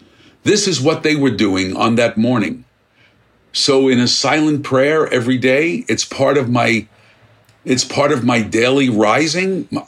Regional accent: Brooklyn, New York, United States; I mean, I came from a very humble background. I grew up in Brooklyn. My father was a barber, you know, an immigrant.

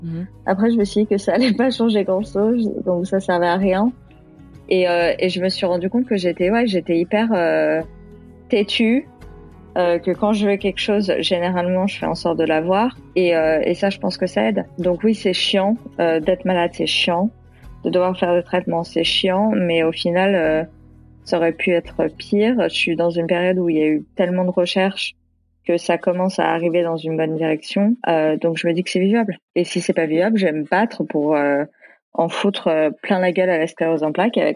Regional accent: France; Je fais « Putain, mais foutez-moi la paix, je suis française. Enfin, j'ai habité ici, je sais pas ce que vous voulez de plus. »

